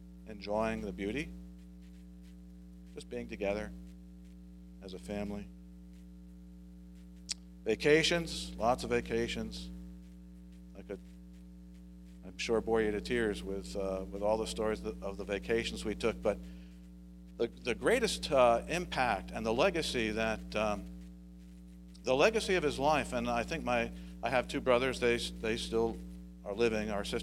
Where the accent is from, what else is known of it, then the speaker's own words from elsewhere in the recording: Connecticut, United States; I grew up in Connecticut, and he's buried there along with my mom.